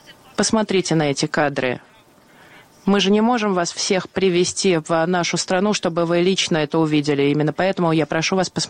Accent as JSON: {"language": "Russian", "country": "Ukraine", "said": "когда мы, украинцы, эвакуировали из Афганистана более 1000 человек за свой счет"}